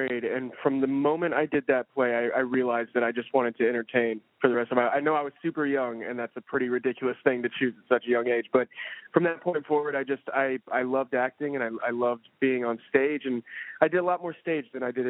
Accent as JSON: {"language": "English", "town": "Covina", "region": "California", "country": "United States", "said": "No, I'm from Covina, which is about 30 minutes east of L.A."}